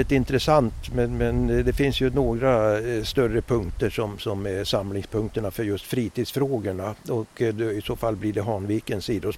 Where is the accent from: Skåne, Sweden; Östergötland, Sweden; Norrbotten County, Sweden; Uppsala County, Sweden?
Östergötland, Sweden; also born or lived in Norrköping; Jag kommer ifrån, egentligen född i Norrköping, men jag har bott nästan mitt hela ungdomsliv i norra delen av Östergötland. Nära Vingåker som då ligger i Sörmland.